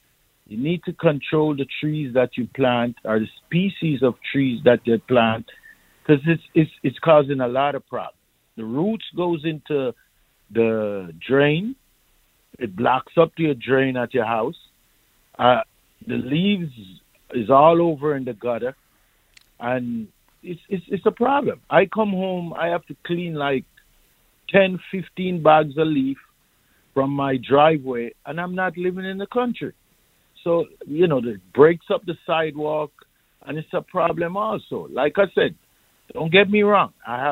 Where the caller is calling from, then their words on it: Brooklyn, New York, United States; Yeah, I'm calling from Brooklyn, Canarsie.